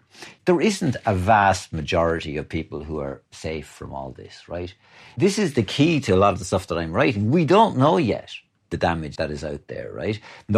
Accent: Athlone, Westmeath, Ireland; Like, I'm from Athlone, and here we are, like, at the town where the team I supported, you know, as a lad, becomes famous

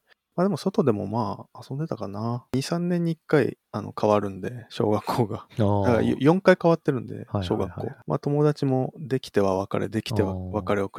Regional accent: Sendai, Miyagi, Japan; born there; で仙台で生まれて 2、3年ごとに各地を転々としてきた

